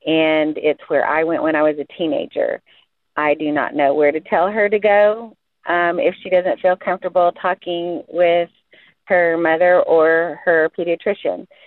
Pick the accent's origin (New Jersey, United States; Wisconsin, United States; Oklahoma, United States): Oklahoma, United States; Norman; I'm from Norman, Oklahoma, and they have closed the Planned Parenthoods here in Oklahoma.